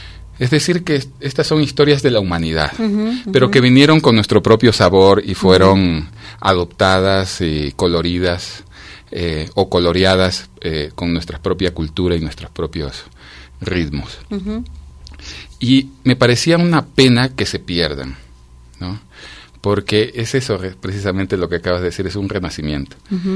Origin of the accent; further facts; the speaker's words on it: Guayaquil, Guayas, Ecuador; born there; tú sabes que nací en Guayaquil